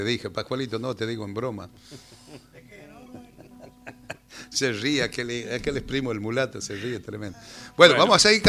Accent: Mendoza, Argentina; Bueno, yo vengo de Mendoza y en Mendoza te dicen

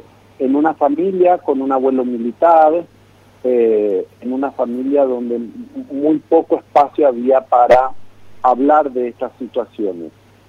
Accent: Argentina; now in Paraguay; yo soy argentino, aunque vivo en Paraguay hace unos 30 años.

